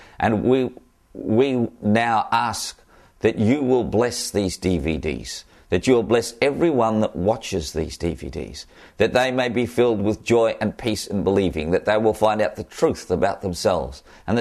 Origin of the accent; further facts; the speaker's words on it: Australia; accent: Australian; And as you can tell from my accent, I'm an Australian.